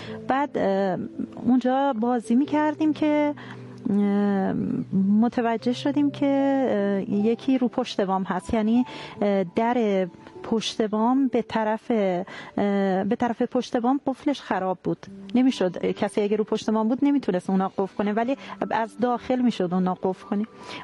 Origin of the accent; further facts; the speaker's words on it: Isfahan, Iran; متولد 1349، اصالتاً اصفهانی هستم و ساکن اصفهان،